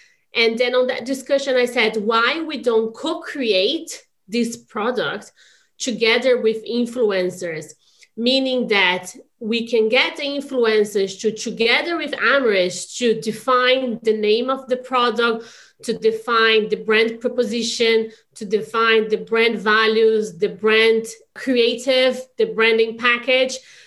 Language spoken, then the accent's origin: English; Brazil; moved away as an adult; now in London, United Kingdom; I am from Brazil, having been living in London for the past 15 years.